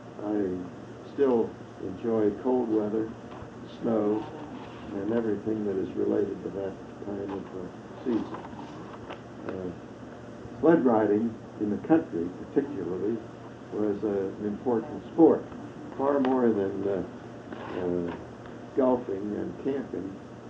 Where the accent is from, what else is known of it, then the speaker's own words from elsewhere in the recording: Steubenville, Ohio, United States; now in Pittsburgh, United States; In fact, the first time we came to Pittsburgh from Steubenville, Ohio, we drove on dirt roads.